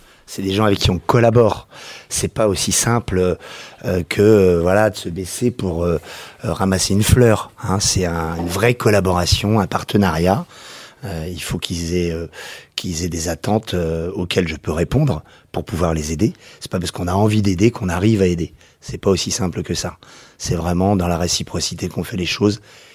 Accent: Nantes, Pays de la Loire, France; born there; j'ai 52 ans, je suis né à Nantes

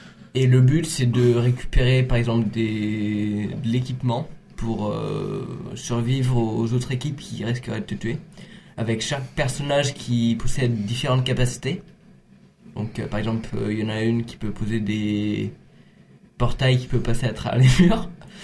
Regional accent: Saint-Nazaire, Pays de la Loire, France; Oui, je suis de Saint-Nazaire

